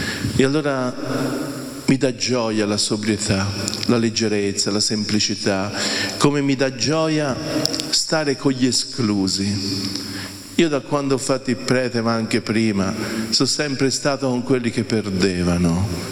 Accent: Tuscany, Italy; Io amo l'ironia, un po' da toscano a prendere in giro, e noi toscani si prende in giro gli altri, ma prima ci si prende in giro noi.

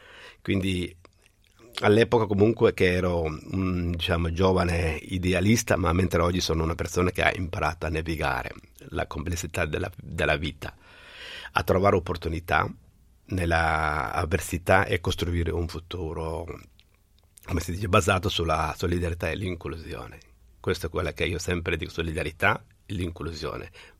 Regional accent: Somalia; now in Italy; da ragazzino in Somalia ho cominciato già i miei connazionali che di dare una mano, e poi sono arrivato

